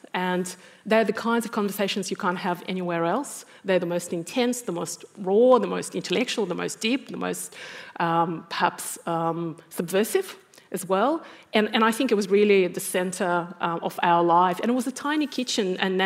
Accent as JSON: {"language": "English", "town": "Kharkiv", "region": "Kharkiv Oblast", "country": "Ukraine", "tie": "born or raised there", "said": "So I grew up in Ukraine, in the eastern part of Ukraine, in the second largest city, Kharkov. My mom was from Kiev, which is the capital of Ukraine. My parents are cousins."}